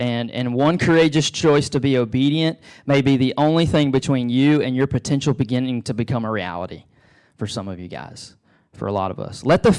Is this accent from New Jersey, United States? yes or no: no; Beaumont, Texas, United States; I have many great memories of growing up in Southeast Texas, in Beaumont, Texas.